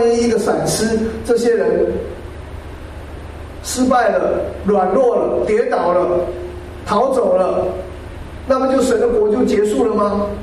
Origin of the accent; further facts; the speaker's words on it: Taiwan; now in United States; 我从台湾过来，不过台湾住的年日已经比美国还少了。我在美国已经牧会跟居住有30年了